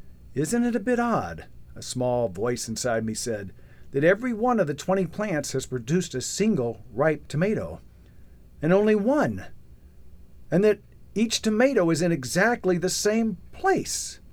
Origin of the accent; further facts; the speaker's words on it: United States; I think he was just probably suspicious that I, as an American, could be serious about gardening